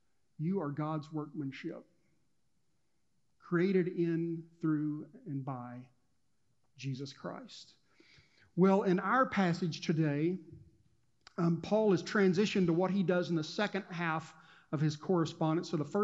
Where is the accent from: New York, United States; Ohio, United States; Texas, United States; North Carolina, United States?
Texas, United States; I can say that. I'm a Texan.